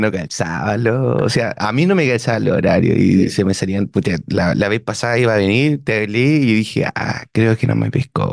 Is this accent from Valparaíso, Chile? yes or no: no; Osorno, Los Lagos, Chile; soy de Rahue Alto.